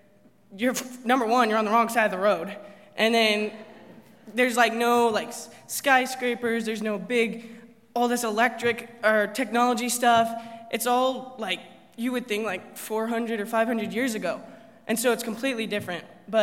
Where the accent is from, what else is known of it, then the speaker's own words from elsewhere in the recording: Uganda; born there; But anyway, I was born in Uganda, and I didn't remember a whole lot just because I was so young.